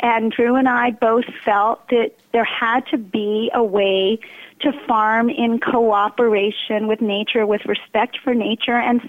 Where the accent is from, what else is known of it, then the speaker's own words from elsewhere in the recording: Brooklyn, New York, United States; born there; Well, I am a New York City girl. I was born in Brooklyn before Brooklyn was fashionable in the early 60s.